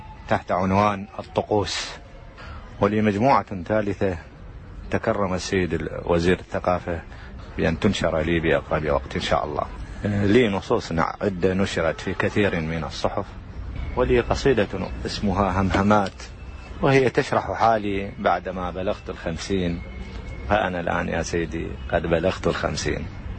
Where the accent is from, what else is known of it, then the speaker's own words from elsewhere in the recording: Erbil, Erbil Governorate, Iraq; born there; ولدت في محافظة أربيل عام 1956، على الرغم من أن جذوري تعود إلى الجنوب، ولكن بما أن والدي كان عسكريا فكنا نتنقل معه كالبدو الرحل حيثما يحل، فولدت هناك في شمال العراق الحبيب.